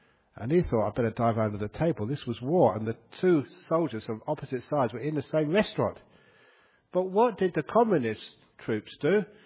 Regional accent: Northeast Thailand, Thailand; I remember just growing up in Northeast Thailand. And basically, Northeast Thailand is Laotian culture.

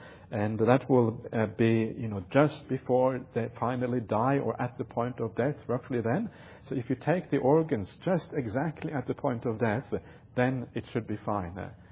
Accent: Norway; I remember when I grew up in Norway, sometimes it was minus 20 outside.

